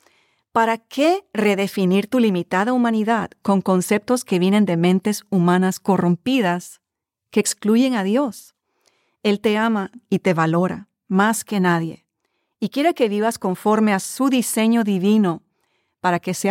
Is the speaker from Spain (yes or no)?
no; Panama; Durante mi carrera en la televisión como presentadora en mi país, Panamá, aprendí a mostrar la mejor cara al público